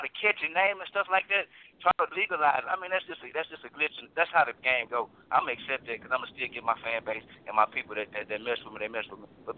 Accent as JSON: {"language": "English", "town": "Houston", "region": "Texas", "country": "United States", "said": "I'm from Houston."}